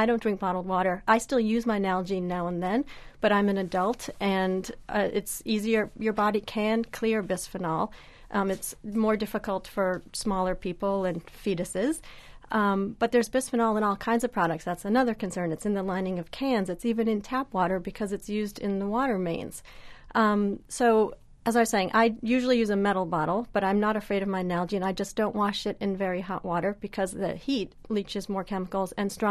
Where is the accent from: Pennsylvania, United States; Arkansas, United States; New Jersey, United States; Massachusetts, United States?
Massachusetts, United States; Boston; now in New York City, United States; I grew up outside Boston, but I've lived here for many years.